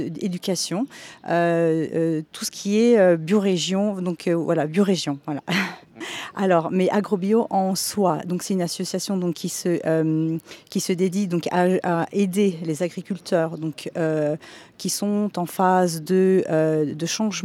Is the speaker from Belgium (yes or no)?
no; Portugal; French is a second language; je viens du Portugal donc, à l'occasion du séminaire des biorégions en Europe.